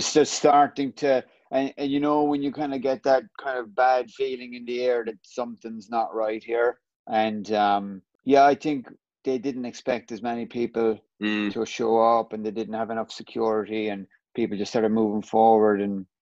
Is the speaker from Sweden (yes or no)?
no; Ireland; Everyone thinks that because we're Irish.